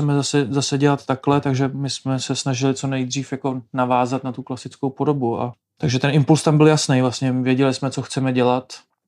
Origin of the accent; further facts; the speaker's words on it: České Budějovice, South Bohemian Region, Czechia; Původem jsem teda z Českých Budějovic, což mi vlastně dalo dobrý základ pro to, abych chtěl vůbec takovýhle projekt dělat